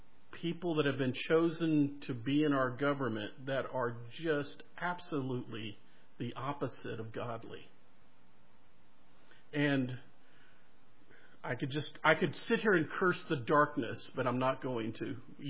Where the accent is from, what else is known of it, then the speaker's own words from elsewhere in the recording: Mississippi, United States; I want you to know that I am from Ocean Way, and I was raised in Mississippi.